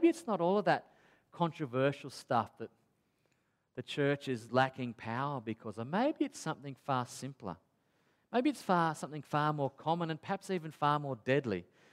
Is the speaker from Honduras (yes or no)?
no; Australia; As an Aussie in 2021, how do we actually live out this thing we call the Sabbath today?